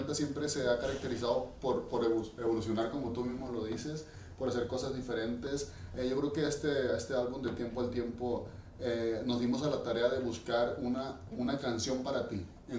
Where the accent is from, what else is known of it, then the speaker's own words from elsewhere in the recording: Mexico; now in United States; Que vienen de México en este caso, pues nosotros somos mexicanos